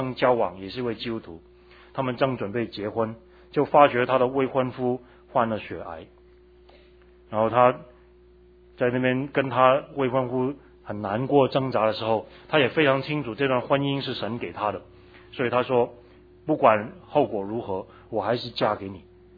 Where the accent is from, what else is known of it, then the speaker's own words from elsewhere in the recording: Hong Kong; 我从小在香港长大，我知道香港是一个工商业的社会，一切都是向前看，一切都是看利益为重的